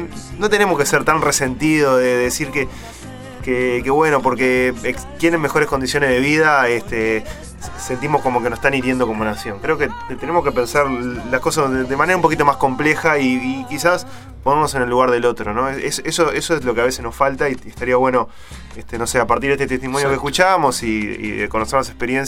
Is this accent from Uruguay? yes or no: yes; Uruguay; a nosotros también, como uruguayos, nos faltaría un poco nada